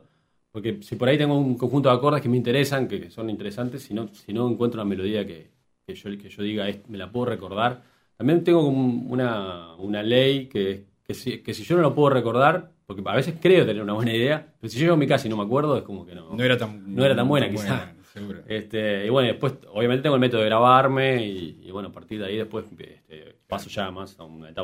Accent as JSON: {"language": "Spanish", "region": "Salto", "country": "Uruguay", "tie": "born or raised there", "said": "Yo soy de Salto, nací en Salto. Vine a estudiar Ciencia de la Comunicación a Montevideo."}